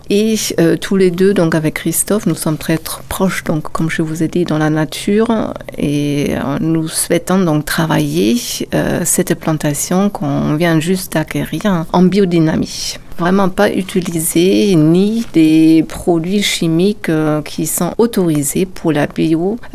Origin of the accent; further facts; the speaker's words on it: Germany; moved away as an adult; Je suis allemande déjà. J'ai vécu qu'à l'âge de 28 ans en Allemagne et j'ai fait mes études également en Allemagne.